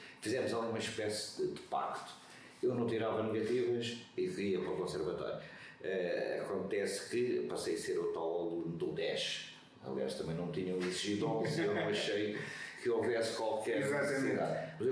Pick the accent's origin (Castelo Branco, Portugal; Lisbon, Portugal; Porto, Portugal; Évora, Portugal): Castelo Branco, Portugal; born there; Não sou da Covilhã, não. Não, e continuo a dizer isto, eu nasci em Castelo Branco, estudei no Conservatório de Castelo Branco